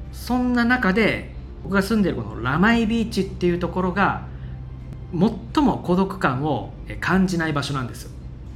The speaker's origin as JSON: {"language": "Japanese", "town": "Kumejima", "region": "Okinawa", "country": "Japan", "tie": "born or raised there", "said": "久米島だったらね、生まれ育った島なので、親もいれば親戚もいるし、あとはね、同級生もいるわけですよ。"}